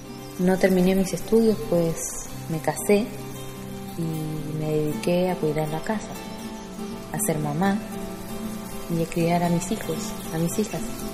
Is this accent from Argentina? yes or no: no; La Cruz, Valparaíso, Chile; born there; Nací en La Cruz, Quillota, región de Valparaíso, Chile. Vengo de una familia campesina, católica y, bueno, bastante pobre.